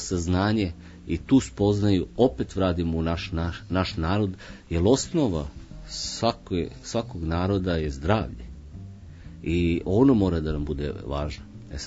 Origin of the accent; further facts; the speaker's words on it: Serbia; kod nas u Srbiji to je ustaljeno pravilo, hleb i meso.